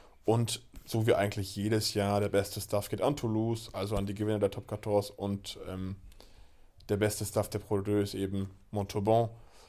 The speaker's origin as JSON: {"language": "German", "region": "Berlin", "country": "Germany", "said": "also wir kommen ja beide aus der Großstadt, wir sind ja beide Berliner."}